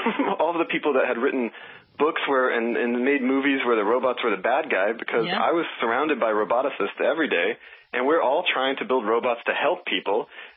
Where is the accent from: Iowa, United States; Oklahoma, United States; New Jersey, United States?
Oklahoma, United States; I mean, I'm from Oklahoma. I knew I wanted cowboys out there